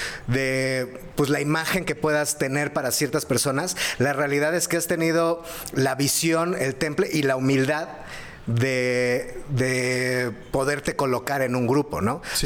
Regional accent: Iztapalapa, Mexico City, Mexico; pero entiende que yo soy de Iztapalapa, o sea.

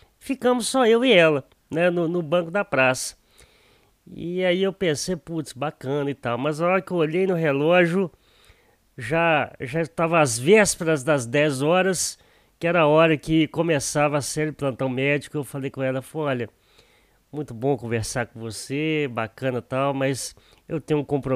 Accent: Guiricema, Minas Gerais, Brazil; lá da minha querida Guiricema, né? Minha cidade natal.

